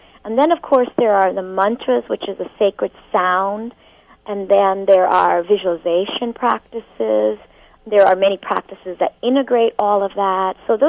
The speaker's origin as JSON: {"language": "English", "country": "India", "tie": "born there", "said": "I was born in India, and I was raised here, though."}